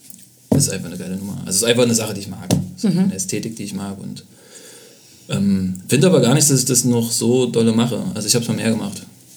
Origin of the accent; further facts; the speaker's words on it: Leipzig, Saxony, Germany; also born or lived in Berlin; Ich komme aus Leipzig.